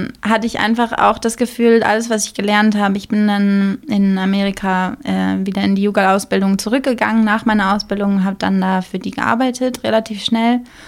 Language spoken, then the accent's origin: German; Syke, Lower Saxony, Germany; ich bin in Sieke aufgewachsen, da auch zur Schule gegangen und habe so noch nie in Bremen gewohnt. Also seit einem Jahr wohne ich jetzt hier, seit März 2019.